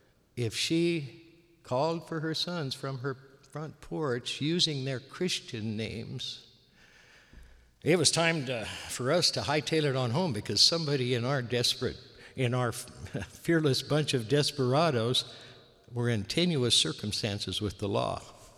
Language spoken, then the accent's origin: English; Iowa, United States; I was born and raised in Iowa, that kind of thing.